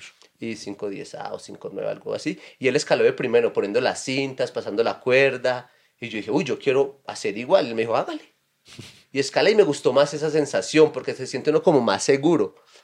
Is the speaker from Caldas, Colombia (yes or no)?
yes; Salamina, Caldas, Colombia; also born or lived in Cali; Yo soy de Salamina Caldas.